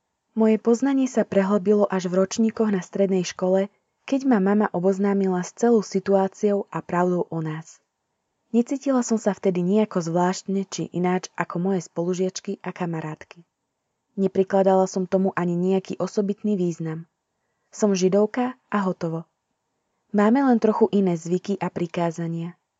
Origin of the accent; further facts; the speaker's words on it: eastern Slovakia, Slovakia; Narodila som sa na východnom Slovensku a tu aj zostanem. Nemám v pláne odísť do inej krajiny.